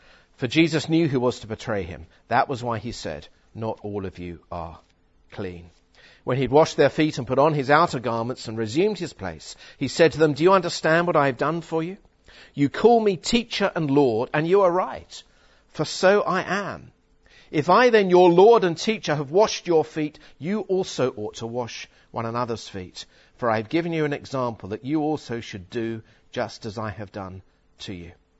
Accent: England, United Kingdom; I know we're English, but let's try and make an effort, all right?

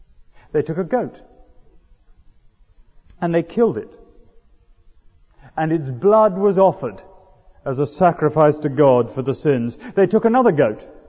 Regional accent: United Kingdom; We're British, you know.

